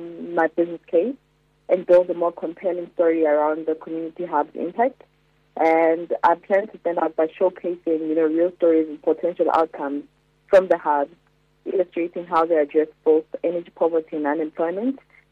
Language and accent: English; Soweto, Gauteng, South Africa; I am from Soweto